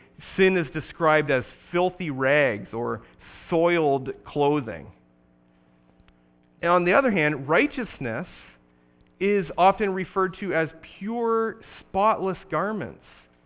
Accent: Binbrook, Ontario, Canada; I was an apprentice plumber in my hometown of Bimbrook, Ontario.

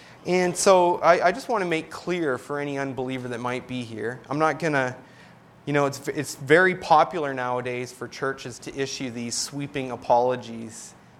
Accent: Canada; accent: Canadian; Probably one of the reasons I don't say sorry a lot is because I know you guys will mock my Canadian accent.

